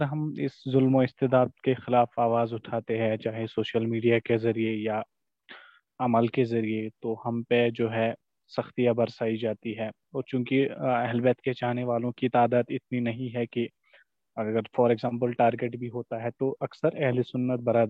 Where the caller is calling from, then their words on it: Jammu and Kashmir, India; جی آغا میں مقبوضہ کشمیر سے.